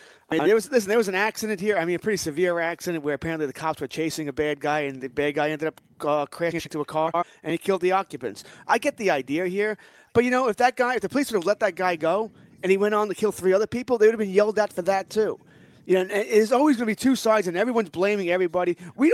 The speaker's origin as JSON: {"language": "English", "country": "United States", "said": "I'm an American, guys. We blame everybody else for our problems."}